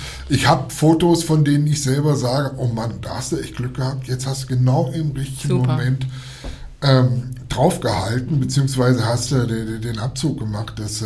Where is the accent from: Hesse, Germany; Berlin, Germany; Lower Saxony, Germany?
Lower Saxony, Germany; Cuxhaven; Das ist Cuxhaven, das ist mein Heimatort.